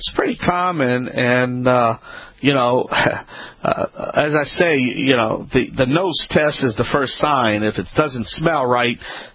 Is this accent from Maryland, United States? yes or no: no; Louisiana, United States; I'm a Cajun man. Y'all come back now.